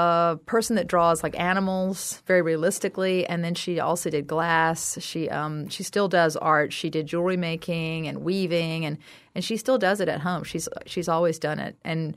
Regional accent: South Carolina, United States; I'm from South Carolina. They don't have any art classes.

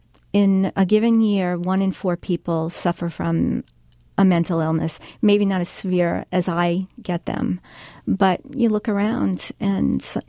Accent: New York, United States; I grew up in New York and working in the city.

